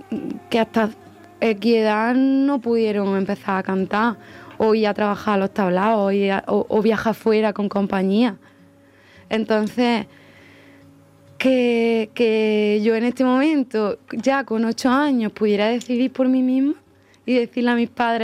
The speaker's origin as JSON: {"language": "Spanish", "town": "Villanueva de la Reina", "region": "Andalusia", "country": "Spain", "tie": "born there", "said": "Aunque tiene otras dificultades nacer en un pueblo, pero agradezco también mucho donde nací, en Villanueva de la Reina"}